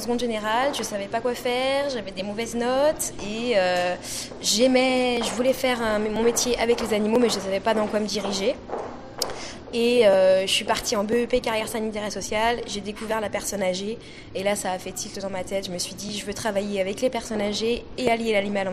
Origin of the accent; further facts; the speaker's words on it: Pays de la Loire, France; je suis originaire du Maine-et-Loire, donc je fais mes études sur Angers à la Cato.